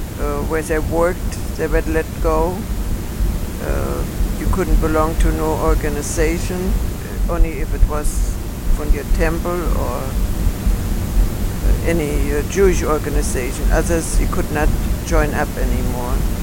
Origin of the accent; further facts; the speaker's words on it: Gau-Odernheim, Rhineland-Palatinate, Germany; moved away; I came from Gaudenheim in Rheinhessen.